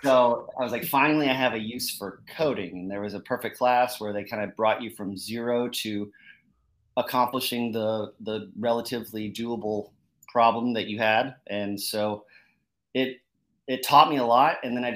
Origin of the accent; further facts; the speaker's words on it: Colorado, United States; also born or lived in Arizona; yeah, I was born in Arizona, kind of moved around a lot. I spent most of my years as a kid in Colorado.